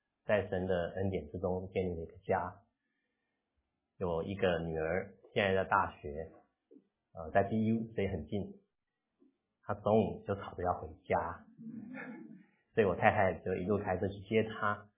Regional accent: Taipei, Taiwan; 我从小出生在台北，我大学的时候念成大，在大学的时候信主。

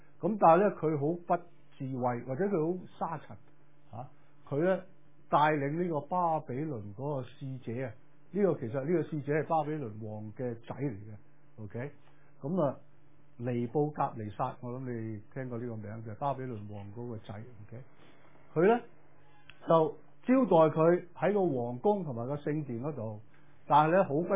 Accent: China; 即係我哋中國人都有講嘛，財不可露眼啊

